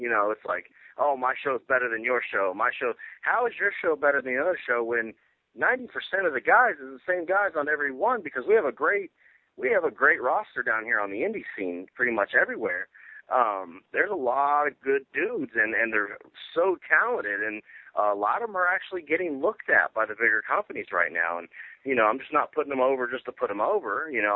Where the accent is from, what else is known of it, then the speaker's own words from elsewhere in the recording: St. Cloud, Florida, United States; a great event in St. Cloud, Florida, my hometown where I grew up.